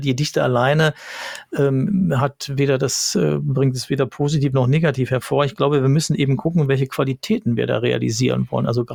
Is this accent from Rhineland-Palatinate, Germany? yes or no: no; North Rhine-Westphalia, Germany; Ich komme aus dem Ruhrgebiet